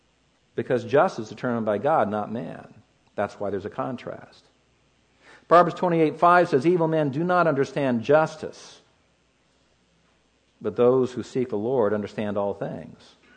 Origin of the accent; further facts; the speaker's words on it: California, United States; Most of you know my home state is California. I say that with shame.